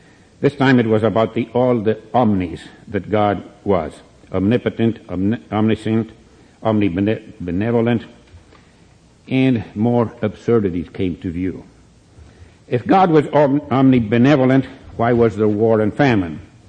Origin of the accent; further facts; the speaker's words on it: Argentina; I was born and raised in Argentina